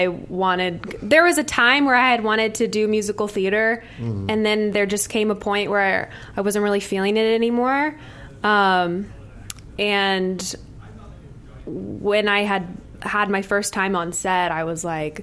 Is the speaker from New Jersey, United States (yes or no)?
no; Dallas, Texas, United States; now in Los Angeles, United States; I'm originally from Dallas, Texas.